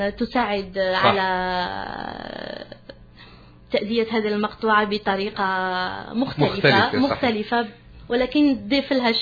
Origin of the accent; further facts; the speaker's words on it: Algeria; كان لي الفرصة أني نقدم بلادي الجزائر والبلدان العربية أيضا